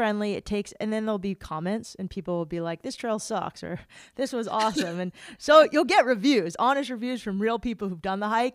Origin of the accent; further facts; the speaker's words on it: San Diego, California, United States; I was born and raised in San Diego.